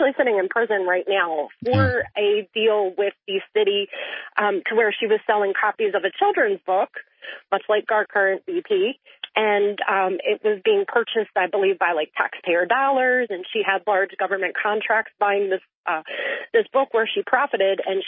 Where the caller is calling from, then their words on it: Baltimore, Maryland, United States; but I'm from the Baltimore area before Dallas.